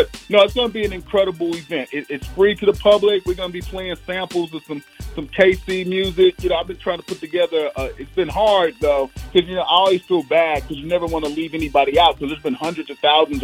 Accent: Missouri, United States; I grew up in Friendship Village right off of, you know, 56 and Swope Parkway.

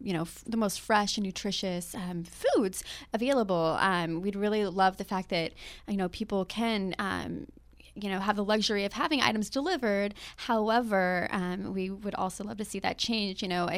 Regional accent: Forks, Washington, United States; So so I grew up in Forks, Washington, and it's about 20 miles from the Ho Rainforest, and that's HOH.

